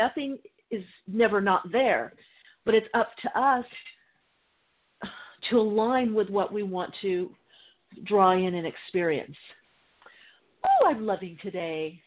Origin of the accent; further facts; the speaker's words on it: California, United States; I was in New York and Chicago, and of course I grew up in California by the beach, so I wasn't used to that energy.